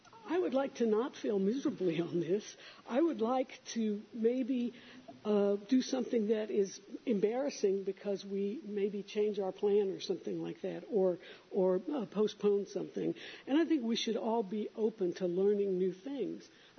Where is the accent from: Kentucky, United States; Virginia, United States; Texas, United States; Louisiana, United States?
Texas, United States; I grew up in Texas, and my dad used to take me to rural counties, and there was a jail there.